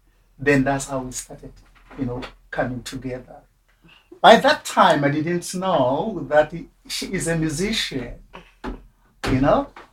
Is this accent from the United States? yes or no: no; South Africa; I'm coming from South Africa as well. And I'm living there as well in Kinsale Accommodation Center.